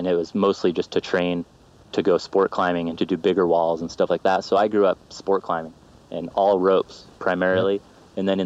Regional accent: Orem, Utah, United States; also born or lived in Salt Lake City; So I was born in Salt Lake City, Utah.

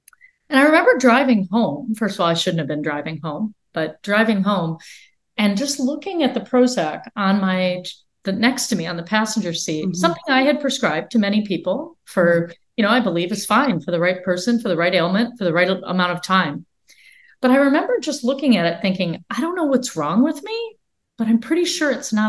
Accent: India; I say to myself, as an Indian woman, right, there's a few things.

